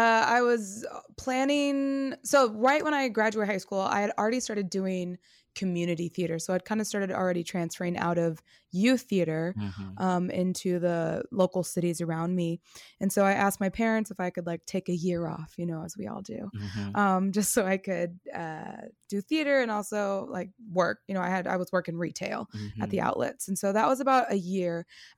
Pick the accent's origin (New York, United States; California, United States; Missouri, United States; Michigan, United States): California, United States; moved away as an adult; I am from the Bay Area in California. Mm-hmm. I lived there until I was about 24.